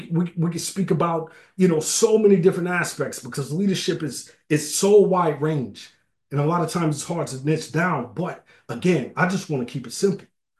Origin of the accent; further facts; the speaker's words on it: Kentucky, United States; growing up in Kentucky, that rivalry between the University of Louisville and the University of Kentucky, it's marrow deep